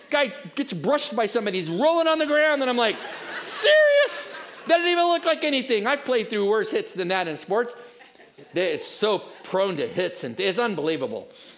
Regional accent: California, United States; I came from Northern California where our city was surrounded by 2,000 miles of a delta.

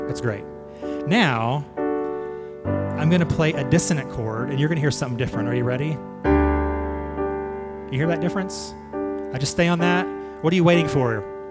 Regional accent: United States; but as an American, I felt attacked.

